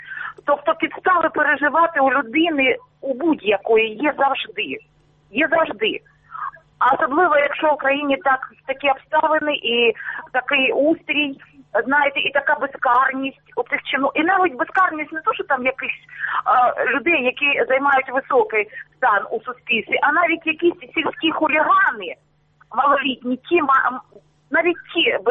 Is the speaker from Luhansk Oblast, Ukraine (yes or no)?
yes; Luhansk Oblast, Ukraine; Вітаю, я з Луганщини, місто Середис.